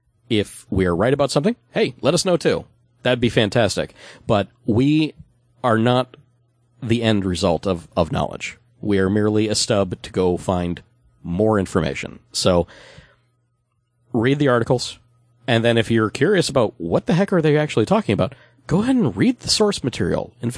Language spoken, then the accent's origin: English; Scotland, United Kingdom; And I am also a Scotsman, so there.